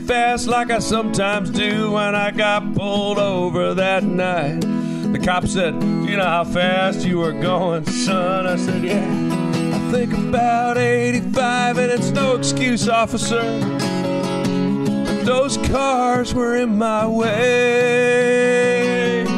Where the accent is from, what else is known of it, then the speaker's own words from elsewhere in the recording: New York, United States; originally I'm from New York. I'm from Western New York, actually.